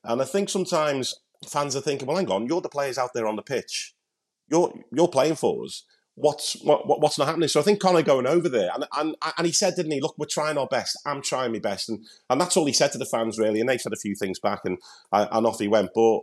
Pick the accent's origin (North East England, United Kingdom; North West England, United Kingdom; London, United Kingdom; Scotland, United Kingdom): North West England, United Kingdom; I think the thing with Crew is, obviously I'm from the Northwest.